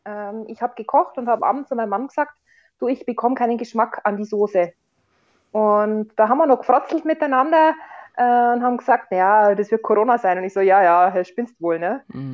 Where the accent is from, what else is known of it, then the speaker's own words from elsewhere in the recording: Bavaria, Germany; Ja, also ich komme übrigens aus der Oberpfalz. Es ist ganz schwierig. Ach. Ich bin ganz in der Nähe von Franken.